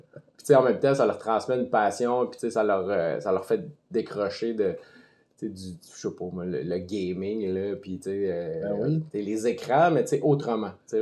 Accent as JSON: {"language": "French", "town": "Granby", "region": "Quebec", "country": "Canada", "tie": "born or raised there", "lives_now": "Saint-Étienne, Canada", "said": "Ben moi, je viens de la Rive-Sud de Montréal. C'est Granby, okay."}